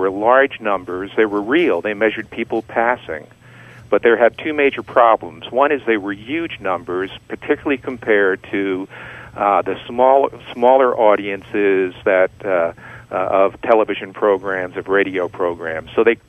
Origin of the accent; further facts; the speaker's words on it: New York City, New York, United States; I'm from New York, New York.